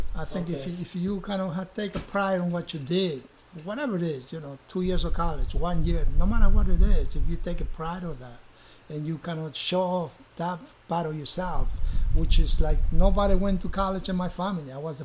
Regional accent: Peru; English is a second language; now in Mexico; Peru to Mexico, only one-way ticket.

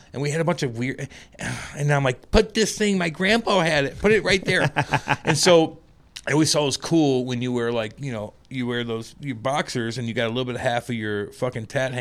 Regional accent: House Springs, Missouri, United States; I'm from House Springs, Missouri. I am from House Springs, fucking Missouri, and Eureka

